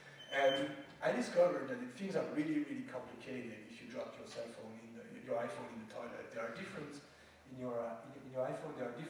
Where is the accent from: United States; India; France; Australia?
France; But I come from France